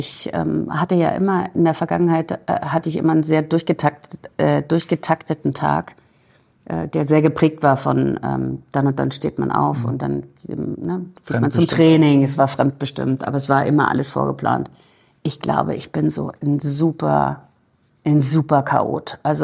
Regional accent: Berlin, Germany; now in Heidelberg, Germany; Und deswegen lebe ich seit 20 Jahren hier und es ist meine Heimat geworden. Also tief in mir drin bin ich noch ein Berliner Mädchen und da merke ich schon noch so diesen Berliner Vibe.

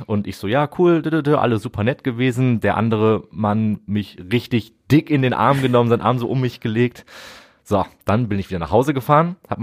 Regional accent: Velbert, North Rhine-Westphalia, Germany; ich bin in Velbert aufgewachsen

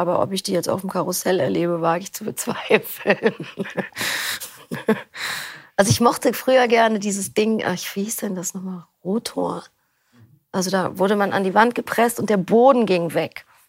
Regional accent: Berlin, Germany; Ich komme aus Berlin. Bin hier auch geboren

